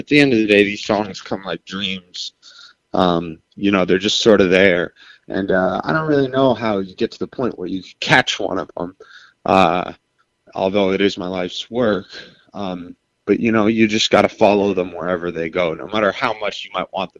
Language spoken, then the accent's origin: English; Los Angeles, California, United States; Oh, Los Angeles, Hollywood.